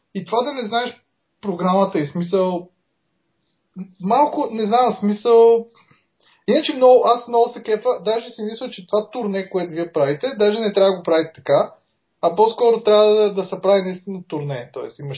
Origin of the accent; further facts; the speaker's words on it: Plovdiv, Plovdiv Province, Bulgaria; аз защото съм от Пловдив, нали?